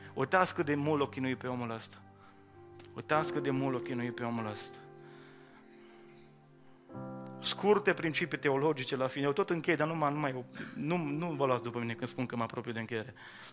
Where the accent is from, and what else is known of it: Romania